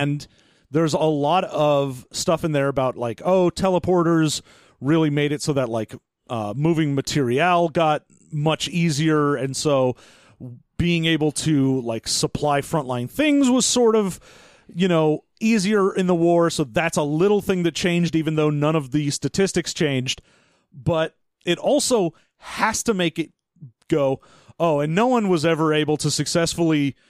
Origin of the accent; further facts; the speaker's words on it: United States; but I'm American